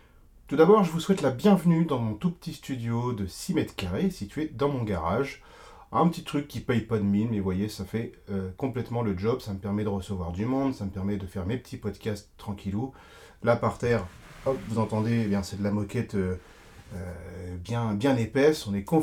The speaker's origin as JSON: {"language": "French", "town": "Rouen", "region": "Normandy", "country": "France", "tie": "born or raised there", "also_born_or_lived": "Le Havre / Paris", "said": "J'ai fait mes premiers pas en maternelle ainsi que mon CP au Havre. Ensuite, je suis allé m'installer à Rouen, où j'ai fait ma primaire ainsi que tout mon collège. Puis je suis allé à Paris, la capitale."}